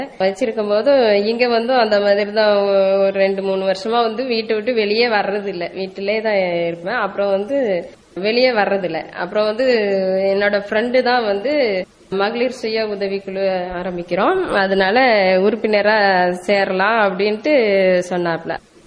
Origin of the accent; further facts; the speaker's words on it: Eral, Tamil Nadu, India; now in Coimbatore, India; என்னோட சொந்த ஊர் வந்து தூத்துக்குடி மாவட்டம் ஏரல்ங்கிற கிராமம்.